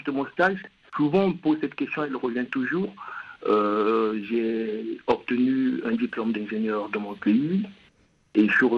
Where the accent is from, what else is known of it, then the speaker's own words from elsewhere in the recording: Republic of the Congo; moved away; Donc, je reviens du Congo-Brazza, j'ai un diplôme d'ingénieur en électromécanique.